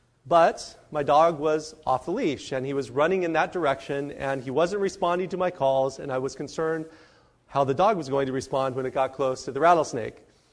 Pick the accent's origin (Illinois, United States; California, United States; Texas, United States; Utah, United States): California, United States; I know I experienced this as a teenager where I grew up in San Diego County.